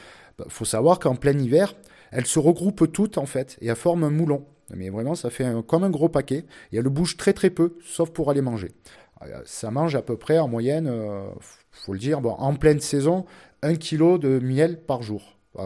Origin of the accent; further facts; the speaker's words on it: Southern France, France; moi je suis du Midi, on va généralement sur le plateau de Valensole